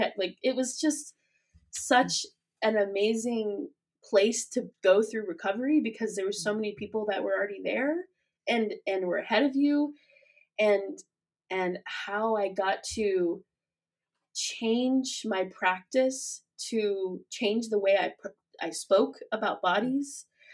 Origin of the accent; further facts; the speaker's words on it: Springfield, Missouri, United States; I just moved back to my hometown of Springfield, Missouri, which doesn't have the fat community.